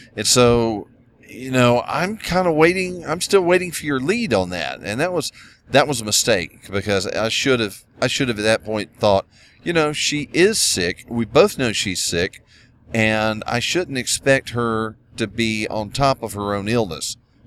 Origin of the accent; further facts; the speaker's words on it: the South, United States; growing up in the South as a child living in a somewhat rural area and getting out in the woods with my friends